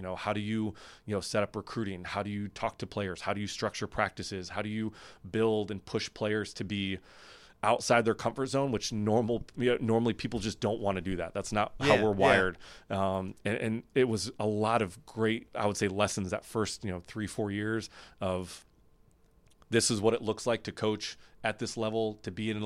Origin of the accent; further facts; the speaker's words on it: New York, United States; I think I was really lucky to start at a place like Skidmore. It's in my hometown.